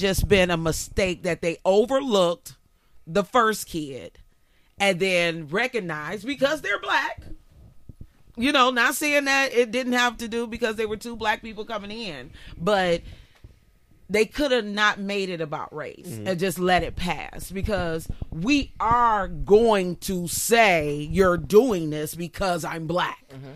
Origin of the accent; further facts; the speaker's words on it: Detroit, Michigan, United States; Now, I'm born and raised in Detroit.